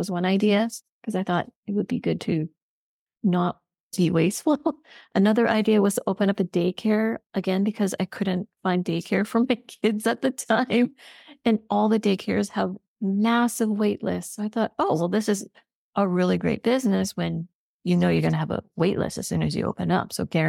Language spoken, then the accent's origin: English; Richmond, British Columbia, Canada; I mean, I grew up in Richmond, so I know a lot of roads in Richmond and Vancouver.